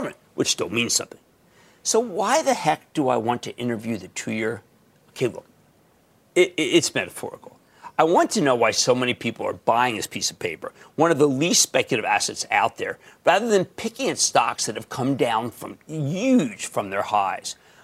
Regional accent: New Jersey, United States; Let's go to John in New Jersey, my home state.

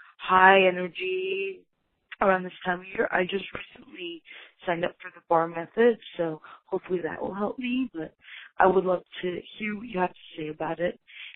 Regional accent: East Coast, United States; I am from the East Coast and it gets really cold and there's no sun for days

